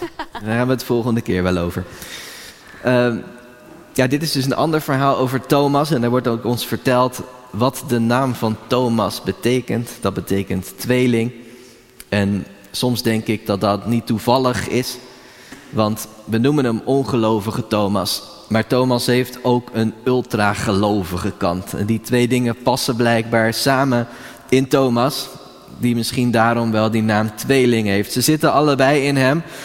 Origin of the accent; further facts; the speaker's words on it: Rotterdam, South Holland, Netherlands; Nou is dat van mij persoonlijk ook niet zo'n hobby. Ik ben een Rotterdammer.